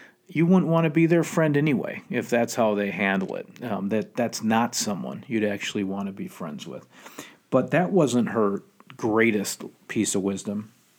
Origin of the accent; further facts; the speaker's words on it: Minnesota, United States; And I think as a Minnesotan, we kind of get set in our ways.